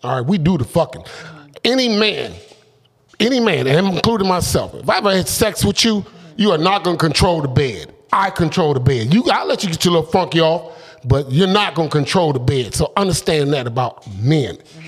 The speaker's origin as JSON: {"language": "English", "town": "Cleveland", "region": "Ohio", "country": "United States", "said": "You know, I'm from Cleveland, Ohio."}